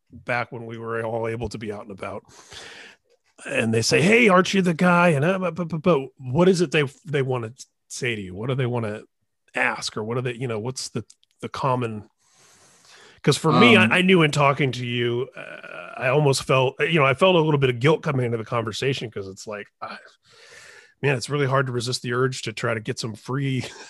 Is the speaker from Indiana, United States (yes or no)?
yes; Indiana, United States; now in California, United States; I grew up in Indiana, I've been in California 20 years doing what